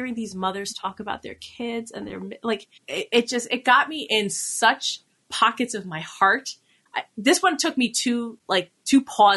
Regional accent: New York City, New York, United States; But, so I'm also from New York City. I grew up in the 80s in New York City.

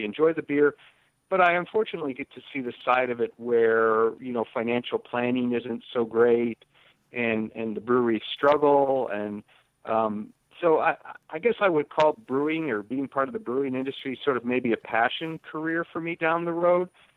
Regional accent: Pennsylvania, United States; I know I'm from Pennsylvania, and so I know if you put out a Penn State beer

